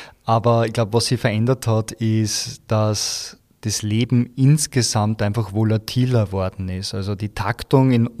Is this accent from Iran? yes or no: no; Buchkirchen bei Wels, Upper Austria, Austria; also ich bin in Burgkirchen bei Wels aufgewachsen